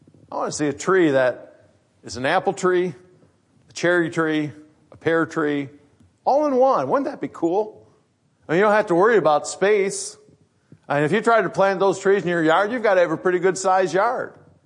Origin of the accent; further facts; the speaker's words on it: Grand Rapids, Michigan, United States; I grew up in Grand Rapids, and right down the middle of Grand Rapids, you've got the Grand River.